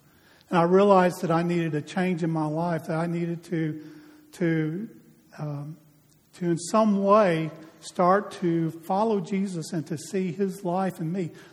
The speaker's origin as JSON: {"language": "English", "town": "Dallas", "region": "Texas", "country": "United States", "tie": "born or raised there", "said": "See, I grew up in Cassiview area of Dallas, and my parents were believers. My dad was a deacon in a Baptist church."}